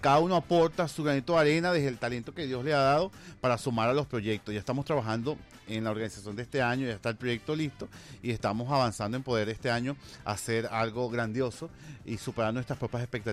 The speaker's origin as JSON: {"language": "Spanish", "town": "Güiria", "region": "Sucre", "country": "Venezuela", "said": "Yo me acordé de que mi pueblo Guiri estaba cumpliendo ese año 250 años"}